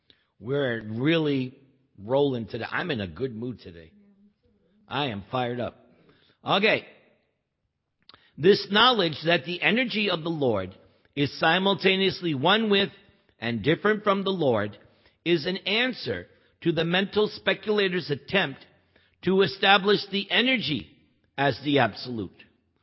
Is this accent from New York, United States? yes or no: yes; New York, United States; born there; But you were born in India, I was born in New York. That makes us different.